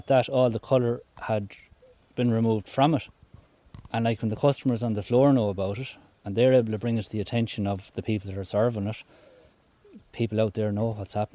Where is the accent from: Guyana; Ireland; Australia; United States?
Ireland; Sligo, Connacht; Well, I'm a blow in as well. I'm from Sligo.